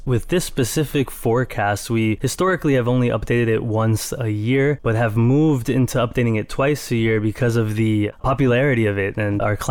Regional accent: Queens, New York, United States; So I'm a New Yorker.

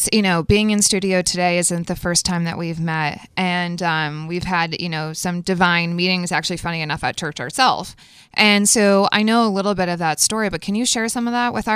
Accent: Connecticut, United States; So I'm from Northwestern Connecticut, grew up in the boonies and absolutely love being outside in nature.

